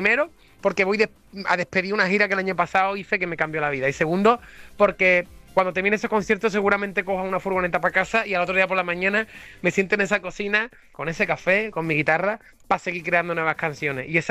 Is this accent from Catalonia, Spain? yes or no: no; Andalusia, Spain; la radio de mi casa, de mi familia, de mi tierra, de Andalucía